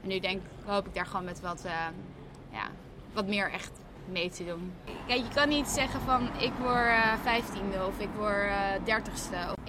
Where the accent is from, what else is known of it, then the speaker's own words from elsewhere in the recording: Curaçao; Ik ben echt opgegroeid op Curaçao. Ik heb alles daar geleerd.